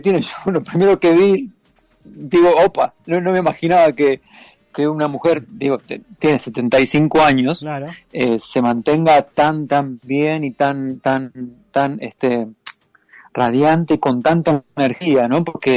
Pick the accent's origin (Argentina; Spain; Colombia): Argentina; Buenos Aires; soy de Argentina, Buenos Aires